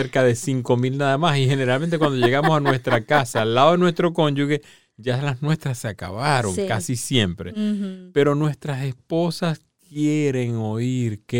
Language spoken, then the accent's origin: Spanish; Maracaibo, Zulia, Venezuela; las Águilas del Zulia, que es el equipo de donde yo soy, de Maracaibo